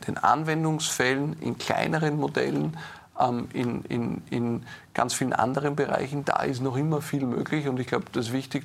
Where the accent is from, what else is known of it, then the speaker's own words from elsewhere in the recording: Austria; Und als Österreicher hoffe ich sehr, dass Europa auch wieder die Kraft entwickelt, wieder eine wirtschaftsfreundlichere Politik zu machen